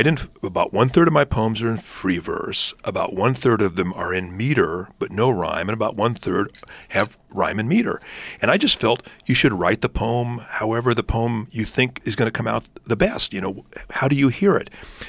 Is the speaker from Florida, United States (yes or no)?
no; Hawthorne, California, United States; growing up in Hawthorne, there was no nature in Hawthorne.